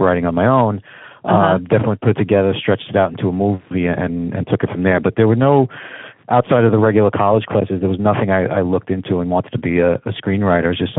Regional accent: Brooklyn, New York, United States; moved away as an adult; now in New Jersey, United States; Well, I was born in Brooklyn, New York. I lived there for most of my life until I got married and moved out to Jersey. Been there for the last 19 years with the family.

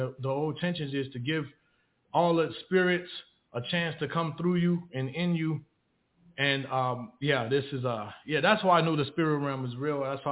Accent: Chicago, Illinois, United States; Well, you know, I'm originally from Chicago, Illinois.

